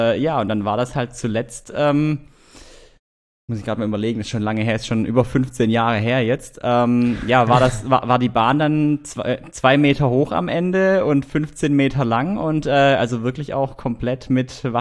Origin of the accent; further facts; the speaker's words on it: Baden-Württemberg, Germany; ich komme ja aus dem Schwabenland